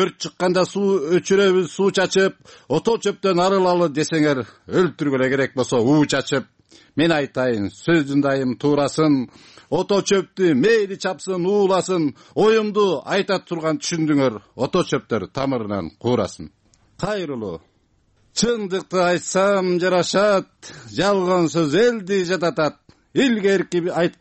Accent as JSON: {"language": "Kyrgyz", "town": "Jenish", "region": "Issyk-Kul Region", "country": "Kyrgyzstan", "said": "ата мекеним … сыкол областынын жети өгүз районунун жеңиш деген айылынан келдим"}